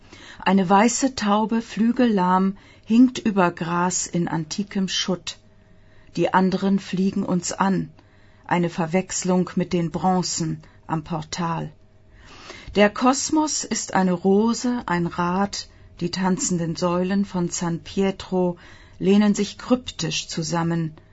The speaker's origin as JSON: {"language": "German", "country": "Germany", "lives_now": "Italy", "said": "Ich komme aus Deutschland und bin noch im Krieg geboren, ohne es zu wissen."}